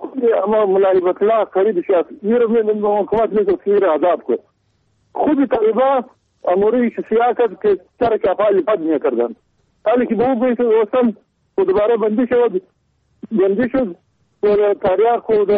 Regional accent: Kandahar, Afghanistan; ما از کندهار هستیم

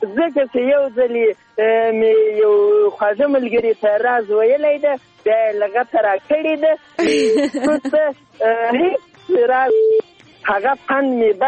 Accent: Zabul, Afghanistan; now in Ghazni, Afghanistan; په زابل کې نه، زه اصلا د زابل اوسېدونکی یم. دا وخت غزنی ته وچر همدلته د مزایکو په کار لدینو نورو ملګرو سره یو ځای مصروف یم.

